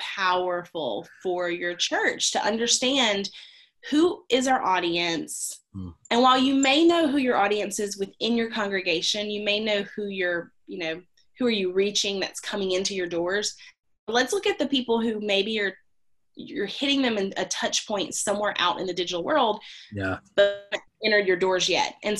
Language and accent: English; Alabama, United States; this girl from Alabama, and they thought I was so funny because of my accent